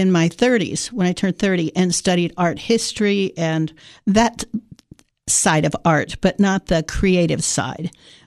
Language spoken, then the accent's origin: English; Sarasota, Florida, United States; I grew up in Florida, in Sarasota, where John Ringling Museum and School of Art is.